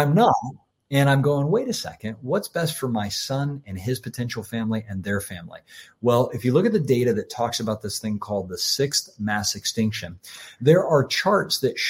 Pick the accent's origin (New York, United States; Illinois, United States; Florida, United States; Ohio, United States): Florida, United States; When I was a kid and I grew up in Florida and we'd have a class 5 hurricane